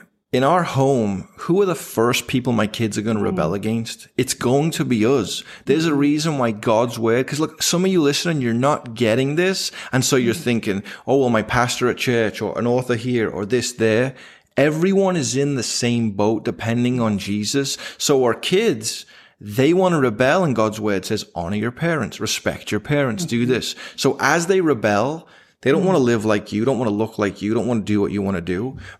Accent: England, United Kingdom; now in United States; So I'm English.

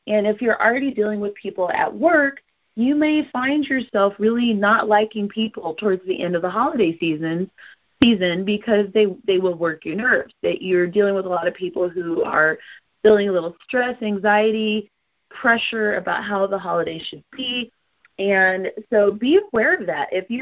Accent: Colorado, United States; the annoying stoner hippie dude who loved the fact that I was from Colorado, and he got on my nerves.

